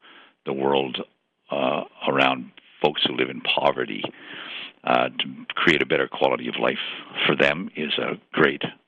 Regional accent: Canada; it strikes me that I have a responsibility as Canadian first and foremost, as a human being probably before that, but a Canadian to do what

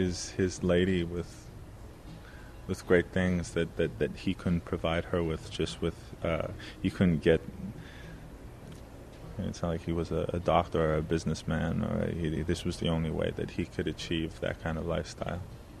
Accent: Thunder Bay, Ontario, Canada; Cause I am from Thunder Bay, so I was born and raised there.

